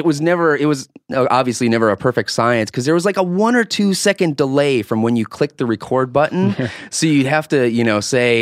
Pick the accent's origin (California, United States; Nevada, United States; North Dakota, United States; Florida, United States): North Dakota, United States; Harwood; The situation was it's a little town right outside of Fargo, North Dakota, called Harwood.